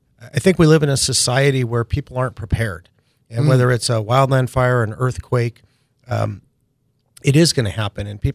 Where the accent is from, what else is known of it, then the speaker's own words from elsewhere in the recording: Santa Barbara, California, United States; Yeah, I grew up in just outside Santa Barbara.